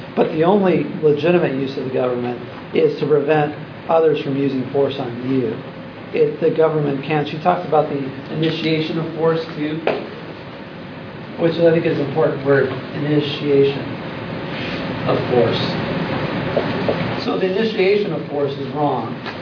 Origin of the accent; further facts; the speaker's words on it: California, United States; I came out here from California, and I'm like, these people are even crazier than where I came from.